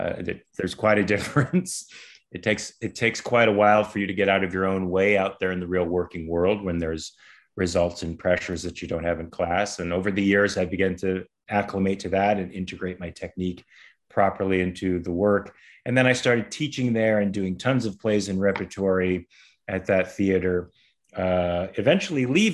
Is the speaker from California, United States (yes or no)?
yes; Van Nuys, California, United States; So I grew up in Van Nuys, California, culture capital of the world.